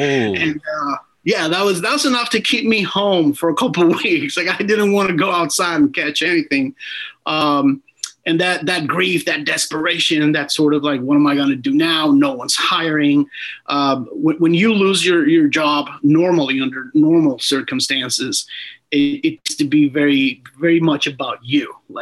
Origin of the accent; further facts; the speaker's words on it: Puerto Rico; English is a second language; So I was born in Puerto Rico, born and raised, fully bilingual. You know, I started teaching myself English when I was 10